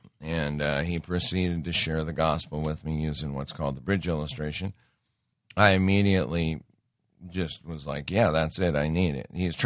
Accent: Montana, United States; Growing up in Montana, at least at the time, back in the 70s and 80s, for some reason, there was not a lot

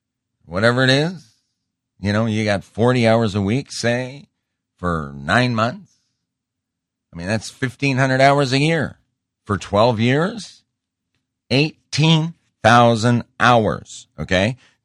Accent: Montana, United States; When I was growing up in Montana, we had a class called Home Economics.

